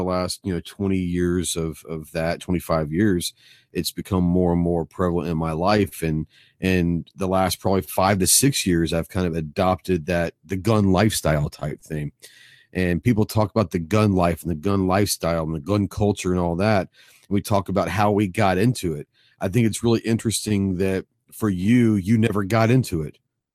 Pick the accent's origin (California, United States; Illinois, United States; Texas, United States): Texas, United States; Dallas; For me, I wasn't around guns growing up, you know, and I grew up in Dallas, so in suburbia, and so guns weren't very prevalent.